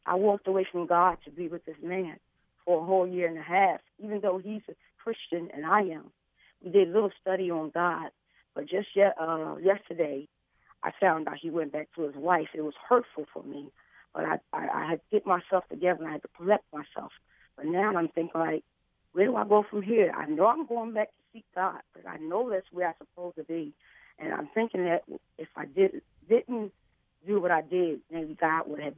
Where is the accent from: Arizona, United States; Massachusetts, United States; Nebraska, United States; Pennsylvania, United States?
Pennsylvania, United States; Philadelphia; I'm from Philadelphia.